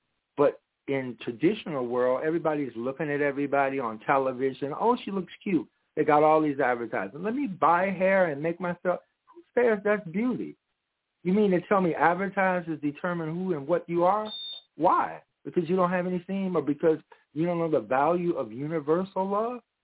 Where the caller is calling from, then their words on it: Chicago, Illinois, United States; I'm calling from Chicago.